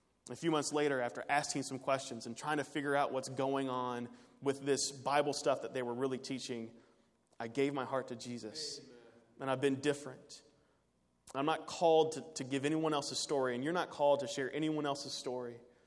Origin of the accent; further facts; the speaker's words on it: Louisville, Kentucky, United States; born there; I was born in Louisville. Many of you all were born in Ohio. I was born in the 80s.